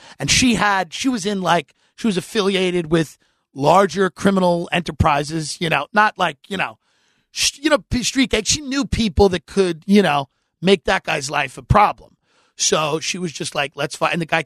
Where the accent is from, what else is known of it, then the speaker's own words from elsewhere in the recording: Long Island, New York, United States; because I'm from New York and Long Island, it's freezing.